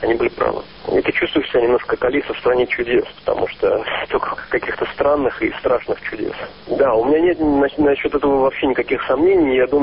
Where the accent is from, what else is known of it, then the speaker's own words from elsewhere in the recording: Israel; я не оговаривал о том, что я из Израиля